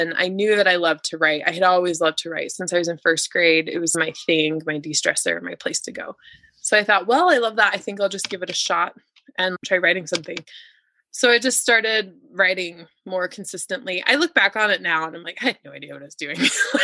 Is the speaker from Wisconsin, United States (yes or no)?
no; Idaho, United States; I grew up in Idaho, so mountains are kind of my thing.